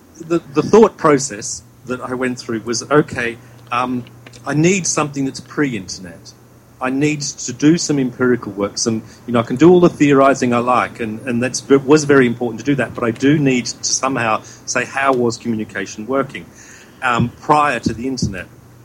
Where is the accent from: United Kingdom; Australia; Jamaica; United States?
Australia; and I grew up in Australia, and so I was back there